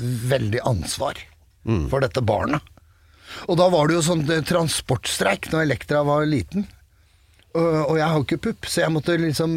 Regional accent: Oslo, Norway; Jeg har bodd i Oslo hele livet, sånn.

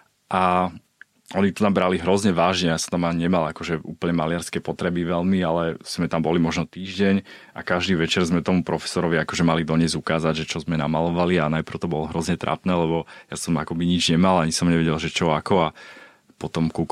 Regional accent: Bratislava, Bratislava Region, Slovakia; A vlastne vyrastal som v Bratislave, ale mal som babku vlastne v Polnom Kesove.

